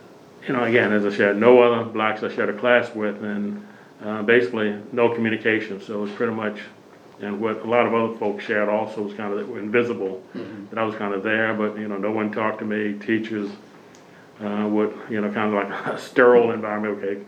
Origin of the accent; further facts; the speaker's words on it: Louisa, Virginia, United States; Yes, I grew up in Louisa, but it was a lower end, far eastern part of the county, just near the Hanover-Goochland county line.